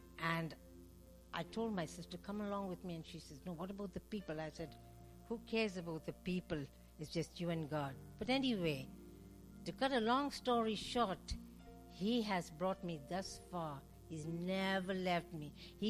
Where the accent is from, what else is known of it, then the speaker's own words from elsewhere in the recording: Kolkata, West Bengal, India; I'm from Calcutta, India, West Bengal, a pagan nation